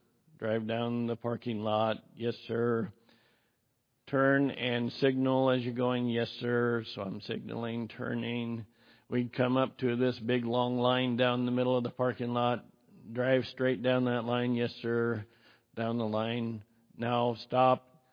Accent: Idaho, United States; As most of you know, you will now all know, I grew up in Southwest Idaho.

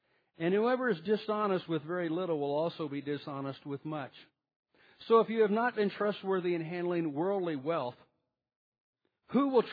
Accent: West Virginia, United States; born there; moved away; By the way, I was born in West Virginia. It means nothing. I got out of there pretty quick.

